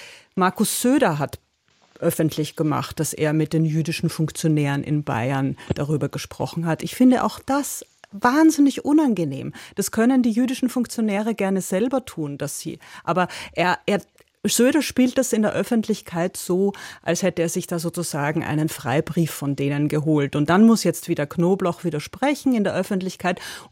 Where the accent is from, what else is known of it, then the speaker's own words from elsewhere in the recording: Vienna, Austria; Ich bin fast derselbe Jahrgang wie Hubert Aiwanger. Ich bin in diesen Jahren in Wien zur Schule gegangen